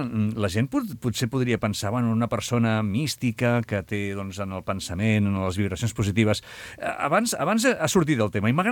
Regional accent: Sant Quintí de Mediona, Catalonia, Spain; Ho dic perquè jo sóc de Sant Quintí, també, mm-hmm, i, per tant, com a pobles petits, tots són molt importants.

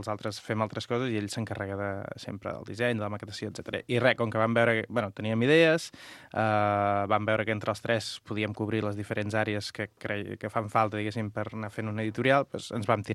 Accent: Catalonia, Spain; Bé, tots som del Baix Camp, del Camp de Tarragona.

